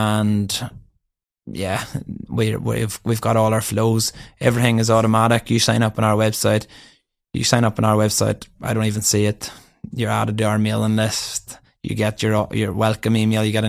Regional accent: Northern Ireland, United Kingdom; even though I'm from County Down.

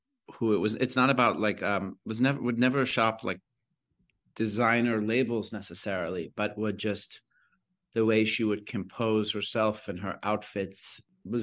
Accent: Atlanta, Georgia, United States; also born or lived in Chicago / Minneapolis; I was born in Chicago. My parents are Midwestern and they met at University of Illinois. And then I lived there for a few years before moving to Minneapolis, lived there for a few years before going to Atlanta. And I really call Atlanta home

